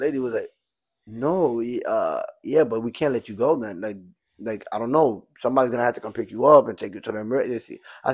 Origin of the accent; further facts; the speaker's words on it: Gambia; moved away; Since I came from Gambia